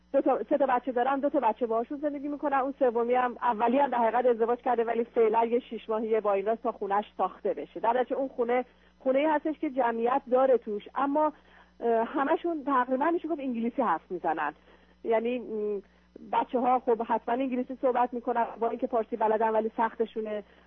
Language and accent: Persian; Iran; moved away as an adult; now in United States; من 41 سالم هست. همسرم 42 سالشه. ما 2 سال پیش از ایران به امریکا اومدیم و در شرق امریکا زندگی میکنیم. با گرین کارت اومدیم.